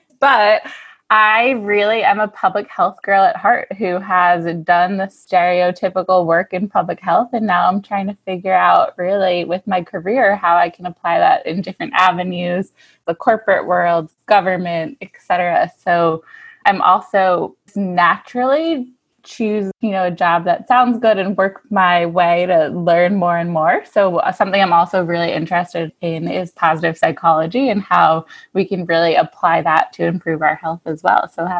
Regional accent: New York City, New York, United States; because as a New Yorker, you don't want to wait in the lines as much and do all those things.

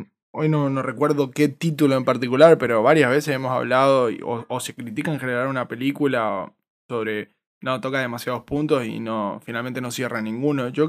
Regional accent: Argentina; como argentino me pone contento, no lo voy a negar.

